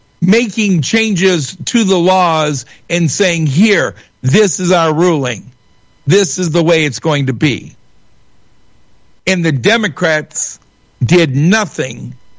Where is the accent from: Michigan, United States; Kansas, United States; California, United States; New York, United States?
Michigan, United States; Shelby Township; while I was born and raised in Shelby Township, Macomb County, not too far from Flint.